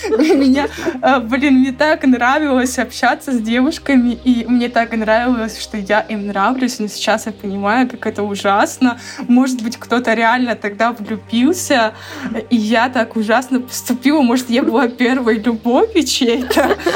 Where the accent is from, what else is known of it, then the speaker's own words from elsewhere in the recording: Khasavyurt, Dagestan, Russia; мне 25 лет, я тоже из Дагестана.